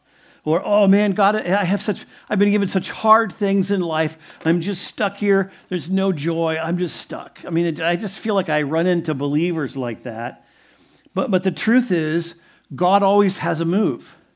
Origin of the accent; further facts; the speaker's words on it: Ohio, United States; And I'm from Ohio, so I really appreciate that.